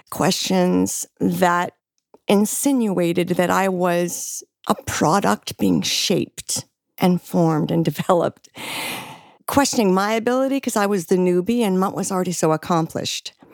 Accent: Ontario, Canada; I was born in Ontario, Canada.

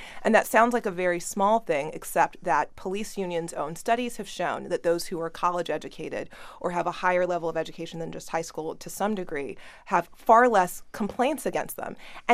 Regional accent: New York, United States; Can I just say really quickly, though, as a New Yorker, we can't exactly be too smug about other people's corrupt politics

